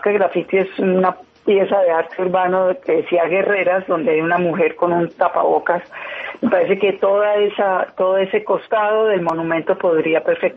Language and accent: Spanish; Bogotá, Colombia; como bogotana puedo decir que la gente no los cuida